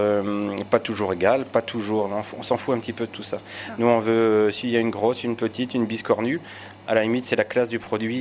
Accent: Brittany, France; moved away; Bah, faut être chauvin, même si je suis breton, ça fait 20 ans que je suis dans les environs.

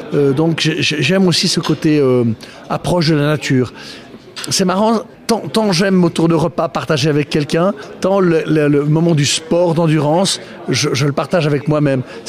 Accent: Bourgogne-Franche-Comté, France; Moi, je suis sensible aux vieilles pierres, que ce soit dans le Jura, parce que moi, je suis jurassien d'origine

